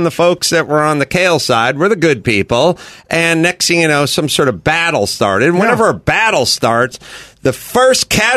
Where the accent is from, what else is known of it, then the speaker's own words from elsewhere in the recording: Hollywood, California, United States; I grew up with a sort of hippie mom, and then I grew up in Hollywood, you know.